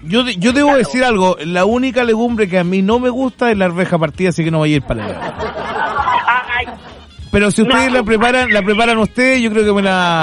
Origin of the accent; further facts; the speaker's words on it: Chile; Como buen chileno.